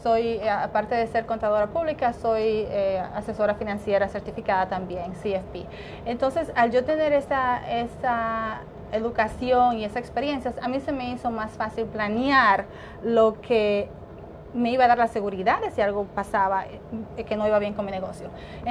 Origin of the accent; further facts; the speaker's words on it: Dominican Republic; moved away as an adult; now in United States; Yo nací en la República Dominicana, llegué aquí cuando tenía 19 años. Crecí con tres hermanas, todas muy cercanas.